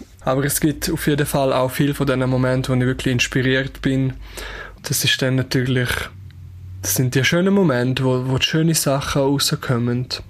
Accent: Graubünden, Switzerland; ein Ort, fest verbunden mit meiner Heimat, mit den Bündner Bergen. Das ist natürlich mein «Dihei».

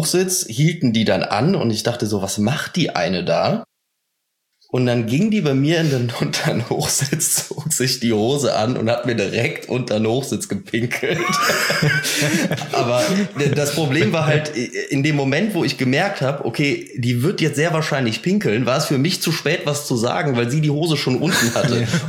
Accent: Cologne, North Rhine-Westphalia, Germany; Wir kommen aus Köln.

